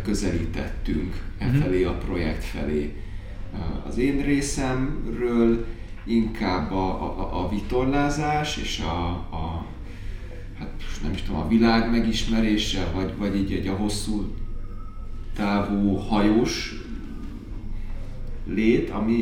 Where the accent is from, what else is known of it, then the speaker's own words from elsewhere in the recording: Budapest, Hungary; Budapesten nőttünk fel mind a ketten, Újpesten egészen pontosan